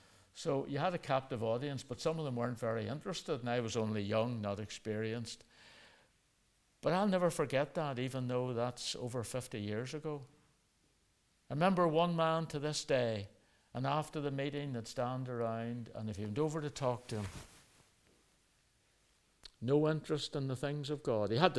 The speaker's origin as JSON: {"language": "English", "town": "Belfast", "region": "Northern Ireland", "country": "United Kingdom", "tie": "born or raised there", "said": "I grew up in Belfast as a boy."}